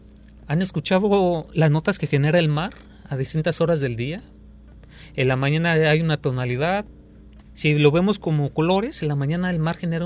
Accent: Guadalajara, Jalisco, Mexico; tenía como 3-4 años. Yo soy de Guadalajara.

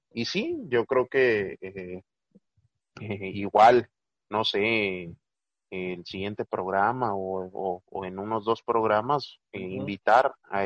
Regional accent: Mexico; Yo al menos me siento muy satisfecho, muy feliz de haber nacido aquí en México

